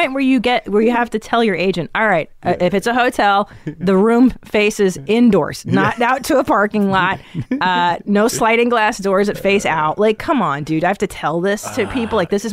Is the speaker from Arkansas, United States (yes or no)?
no; California, United States; Yeah, I grew up in the San Fernando Valley.